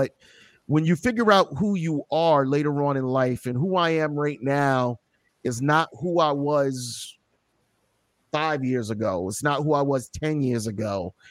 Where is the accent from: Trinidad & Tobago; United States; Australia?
United States; Scotch Plains, New Jersey; Born and raised in Scotch Plains, New Jersey. For any of you watching, big ups to Scotch Plains, New Jersey.